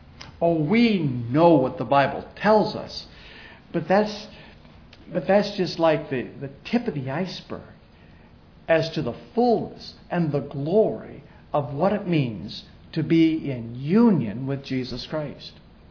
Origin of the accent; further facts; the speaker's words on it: Iowa, United States; I'm a flatlander. I grew up in Iowa, north central Iowa, on a farm.